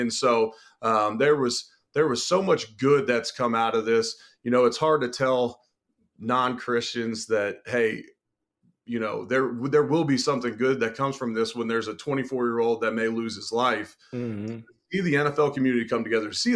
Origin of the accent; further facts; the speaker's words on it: Cincinnati, Ohio, United States; I'm originally from Cincinnati.